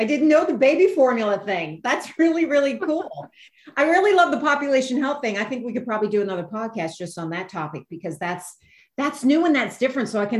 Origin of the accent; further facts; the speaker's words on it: Cleveland, Ohio, United States; both from University Hospitals in Cleveland, Ohio, my hometown.